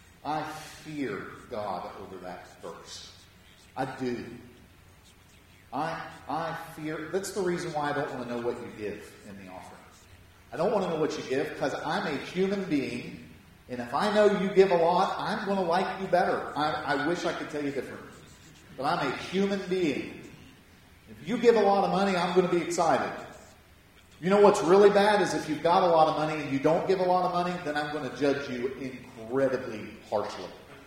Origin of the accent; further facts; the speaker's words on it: Parkersburg, West Virginia, United States; I am very aware that I'm from West Virginia. In fact, I feel like West Virginia is just coming off of me like a scent. Like you can, because the difference between Brooklyn and Parkersburg, where I grew up, is vast.